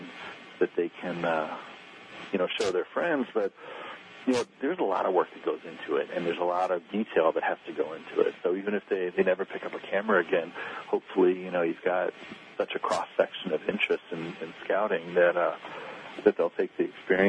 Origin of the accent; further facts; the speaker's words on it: Brookfield, Illinois, United States; we've done it in my here in my hometown of Brookfield